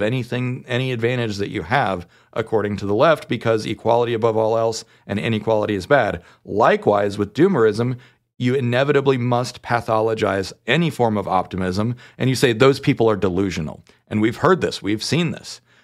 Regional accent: United States; I'm white, I'm a man, I'm an American, that's three right there.

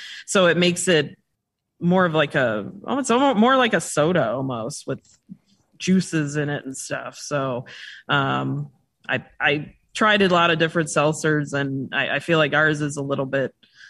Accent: Chicago, Illinois, United States; Well, we're originally from Chicago, so we're Transplants.

